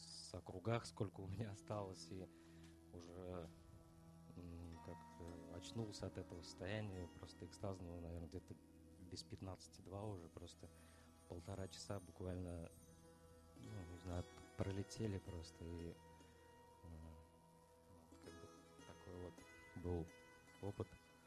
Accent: Kazan, Tatarstan, Russia; я из Казани.

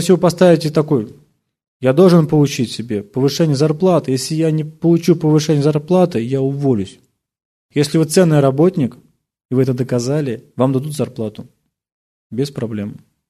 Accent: Russia; Ну, я просто из России, там русская картошка.

